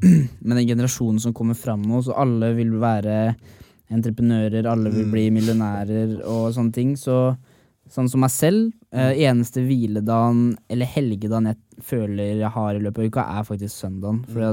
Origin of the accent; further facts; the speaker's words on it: Sarpsborg, Østfold, Norway; now in Oslo, Norway; når jeg drar hjem til hjembyen min i Sarpsborg.